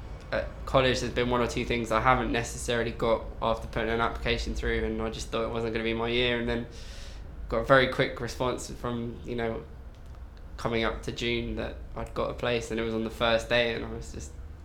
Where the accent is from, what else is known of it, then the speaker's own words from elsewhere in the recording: Weybridge, South East England, United Kingdom; 20 years age, and I'm from Weybridge in Surrey.